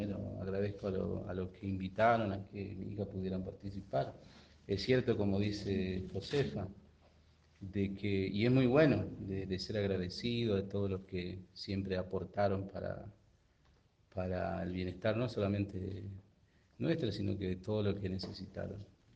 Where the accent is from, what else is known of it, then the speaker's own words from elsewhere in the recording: Argentina; más allá de ser pueblo originario, somos argentinos y somos del Cristóbal del Valle